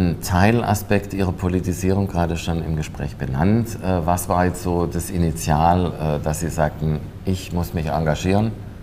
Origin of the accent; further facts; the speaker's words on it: Tübingen, Baden-Württemberg, Germany; Ich komme aus Tübingen